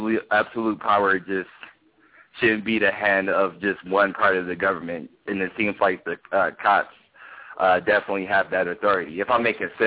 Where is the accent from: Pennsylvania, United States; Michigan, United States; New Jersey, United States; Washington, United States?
Michigan, United States; Detroit; straight from Detroit